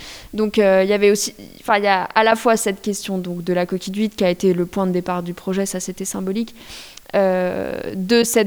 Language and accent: French; Pont-à-Mousson, Grand Est, France; Alors moi, je suis lorraine d'origine. Je suis née à Pont-à-Mousson, donc à l'autre bout.